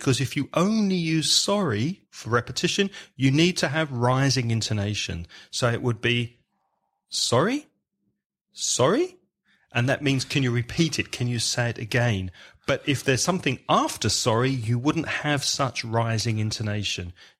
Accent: London, United Kingdom; I'm not sure if you'd use that in Belfast, but growing up in London, that was the accepted way of greeting someone.

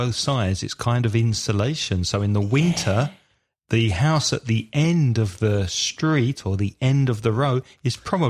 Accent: London, United Kingdom; So, yeah, I lived in a house like this when I grew up in London.

